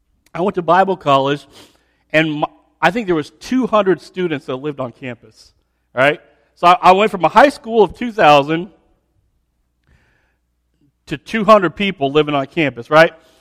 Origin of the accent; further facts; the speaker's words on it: Champaign, Illinois, United States; So I grew up in Champaign, as you know.